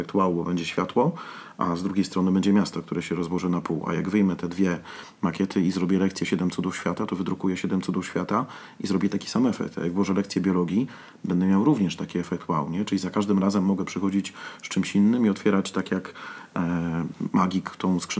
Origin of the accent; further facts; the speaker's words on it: Radom, Masovian Voivodeship, Poland; A ponieważ ja pochodzę z Radomia